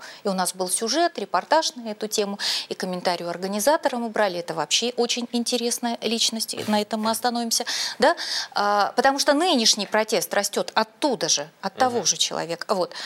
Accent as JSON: {"language": "Russian", "town": "Yekaterinburg", "region": "Sverdlovsk Oblast", "country": "Russia", "said": "Вот я тоже екатеринбурженка."}